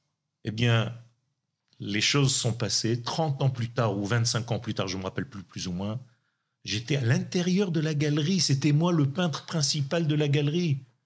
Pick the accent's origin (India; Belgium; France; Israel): Israel; Donc je me suis dit, mais moi je suis israélien.